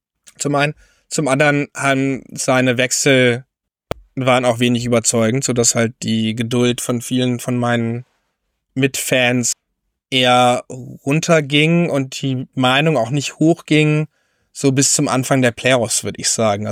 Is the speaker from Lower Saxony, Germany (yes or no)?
yes; Hanover, Lower Saxony, Germany; Ich komme ja, wie gesagt, aus Hannover.